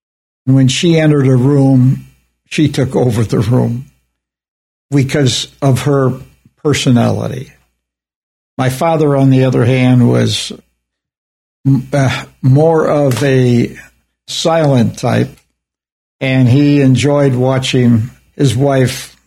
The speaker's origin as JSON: {"language": "English", "town": "Chicago", "region": "Illinois", "country": "United States", "tie": "born there", "said": "I was born in Chicago, Illinois."}